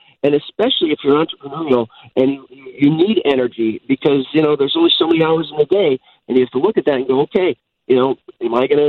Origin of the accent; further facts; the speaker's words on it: Cleveland, Ohio, United States; I'm from Cleveland. I roll up my sleeves just like the people from Chicago.